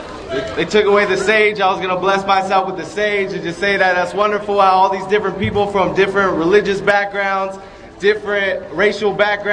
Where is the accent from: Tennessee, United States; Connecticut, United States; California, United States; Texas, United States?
California, United States; Modesto; I'm from the Central Valley, from Modesto. I went away, went to school. I came back